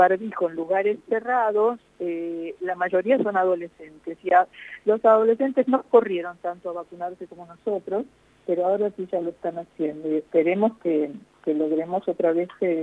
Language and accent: Spanish; Argentina; moved away as an adult; fuimos toda la familia a la Argentina y les mostré la casa donde yo nací, la casa que dejamos